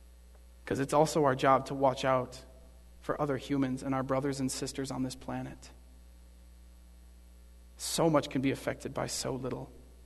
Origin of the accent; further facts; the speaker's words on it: United States; born there; I was born in America. Not expected to know Spanish, but I hated the fact that I didn't.